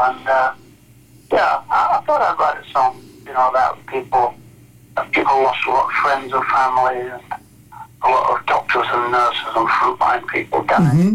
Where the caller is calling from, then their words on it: United Kingdom